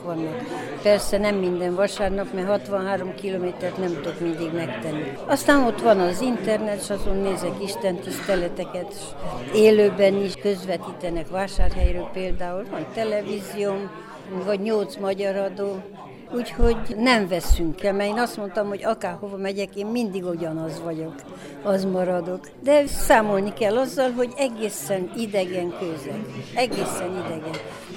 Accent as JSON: {"language": "Hungarian", "town": "Palatca", "region": "Cluj County", "country": "Romania", "tie": "born or raised there", "moved": "as an adult", "said": "mert én Kolozsvár mellőnől vagyok, Palackáról, magyar Palacka. Én ott református családban születtem. Ott konfirmáltam, ott nőttem fel."}